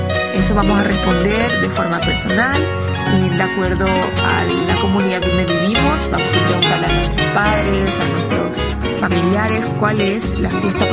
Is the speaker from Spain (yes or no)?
no; Paraguay; ¿qué otras costumbres tenemos nosotros como paraguayos?